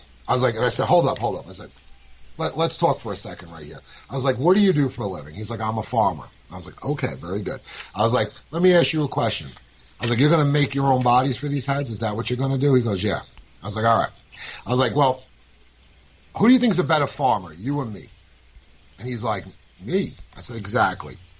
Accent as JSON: {"language": "English", "region": "New York", "country": "United States", "said": "I'm a New Yorker, and it was three people."}